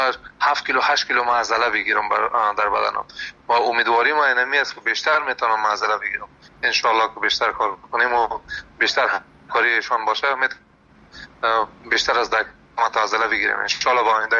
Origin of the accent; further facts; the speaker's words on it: Afghanistan; now in Europe; مدت 5 سال میشه ما در اروپا زندگی میکنم، از افغانستان آمدیم. مدت 5 سال میشه در اروپا زندگی میکنم